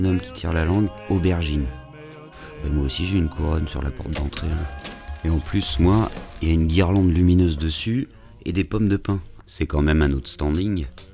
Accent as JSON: {"language": "French", "town": "Paris", "region": "Île-de-France", "country": "France", "said": "j'ai 42 ans, je suis parisien, célibataire et comédien."}